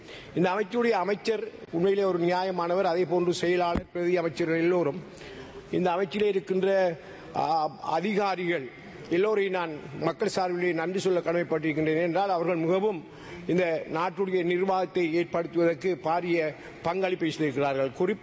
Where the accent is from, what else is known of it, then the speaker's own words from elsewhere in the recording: Addalaichenai, Eastern Province, Sri Lanka; என்னுடைய ஊரை பொறுத்தவரை நான் அட்டாளிச்சேரி பிரதேசத்தைச் சேர்ந்தவன்.